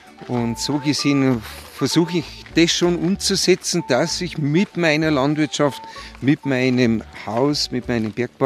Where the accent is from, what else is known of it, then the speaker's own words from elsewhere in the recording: Bavaria, Germany; Ich kenne aber trotzdem natürlich die Priesbergalm. Und das ist tatsächlich meine Heimatregion.